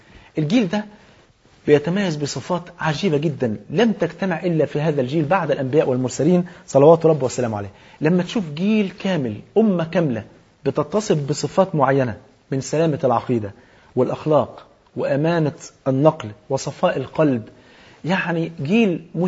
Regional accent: Egypt; عشان كده المثل عندنا في مصر بيقول اختار الجار قبل الدار

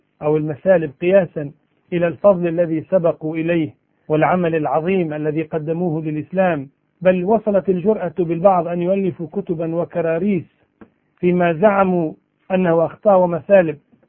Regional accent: Iraq; وكانت عاصمة مملكتهم عندنا في العراق

